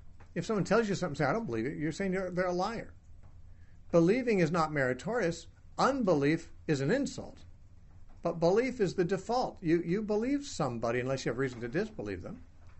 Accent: California, United States; Just like you believe I'm from California.

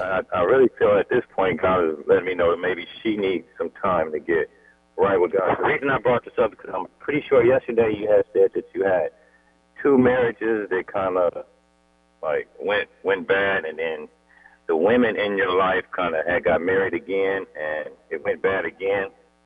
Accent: Oakland, California, United States; Kind of had a real tough childhood and growing up in Oakland, California.

